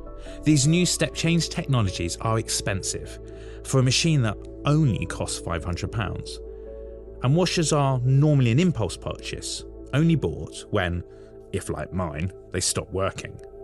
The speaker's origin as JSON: {"language": "English", "region": "London", "country": "United Kingdom", "said": "I'm originally from London. I'm only pretending to live in Yorkshire."}